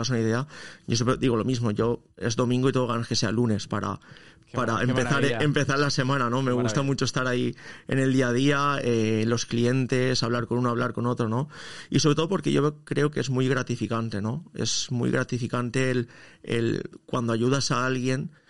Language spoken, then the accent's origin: Spanish; Alzira, Valencian Community, Spain; Somos de Alcira, los dos naturales de Alcira, sí.